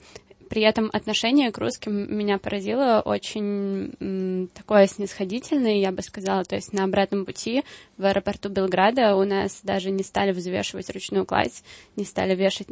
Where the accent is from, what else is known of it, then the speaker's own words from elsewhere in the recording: Russia; я из России